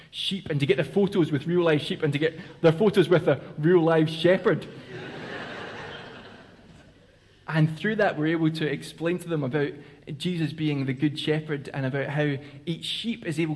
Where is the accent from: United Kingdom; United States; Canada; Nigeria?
United Kingdom; Scotland; And I said, "No, actually, I'm from Scotland."